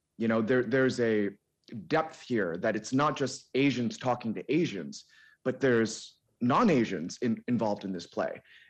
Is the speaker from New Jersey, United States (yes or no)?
yes; New Jersey, United States; now in Los Angeles, United States; I grew up in New Jersey in a small town that wasn't very, very green. And I moved to Los Angeles